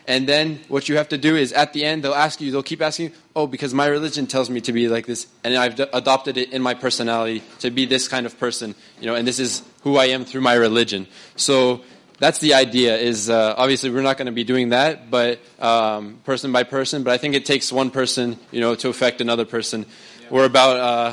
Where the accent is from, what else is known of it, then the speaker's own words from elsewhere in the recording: United States; since I'm from the United States